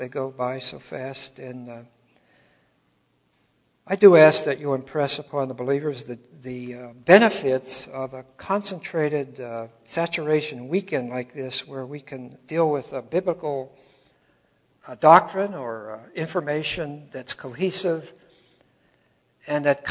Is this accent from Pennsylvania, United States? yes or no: yes; Pennsylvania, United States; And I says, "I'm from Pennsylvania."